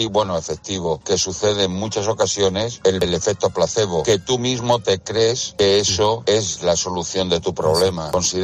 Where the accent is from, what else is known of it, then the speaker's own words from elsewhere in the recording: Valencia, Valencian Community, Spain; Soy un ponedor de Valencia … placa blanca.